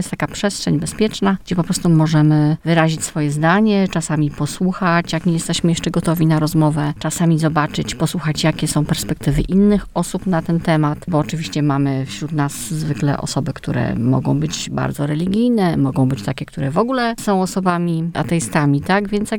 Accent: Olsztyn, Warmian-Masurian Voivodeship, Poland; jestem z Olsztyna, jestem z zawodu pielęgniarką

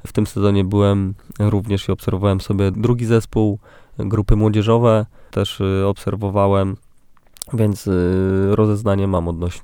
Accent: Warsaw, Masovian Voivodeship, Poland; now in Olsztyn, Poland; Ja pochodzę z Warszawy, więc no, większe miasto, większe korki.

